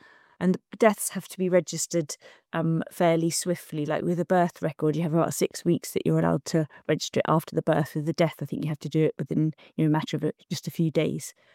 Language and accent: English; Ireland; born there; I was born in Ireland and I've got a great big jab mark on my arm